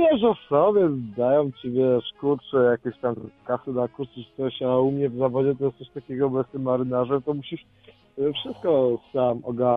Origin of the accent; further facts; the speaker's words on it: Lesser Poland, Poland; Jestem z Małopolski, nie? Jestem, teraz jestem właśnie pod Krakowem